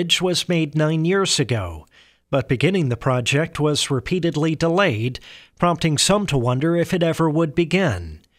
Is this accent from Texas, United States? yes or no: no; North Little Rock, Arkansas, United States; For me, growing up in North Little Rock, I remember being struck by the realization that trains were no longer rolling across.